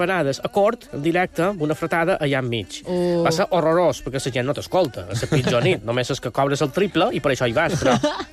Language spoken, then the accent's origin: Catalan; Banyalbufar, Balearic Islands, Spain; also born or lived in Palma; El meu poble és Banyalbufar. Però no dic que som d'allà perquè no vaig néixer ja allà. Jo som la primera generació de la meva família que va néixer ja a un hospital.